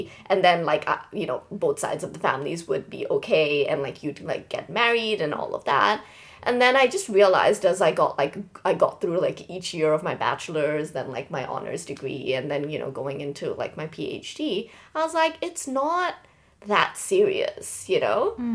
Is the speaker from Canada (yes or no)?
no; Malaysia; also born or lived in Bangladesh; I'm from Bangladesh, but I grew up in Malaysia, which is a Southeast Asian country.